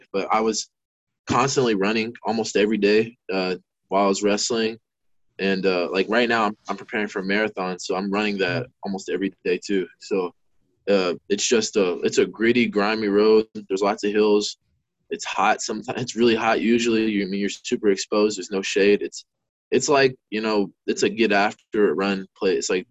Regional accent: Kentucky, United States; Obviously, with it being in Kentucky, and I'm from Kentucky, so it was just I was very comfortable

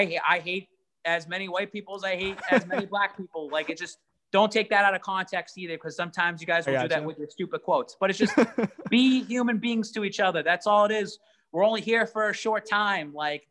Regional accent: Lawrence, Massachusetts, United States; Cause we grew up in Lawrence. We grew up with a Hispanic population around us, Puerto Ricans, Dominicans.

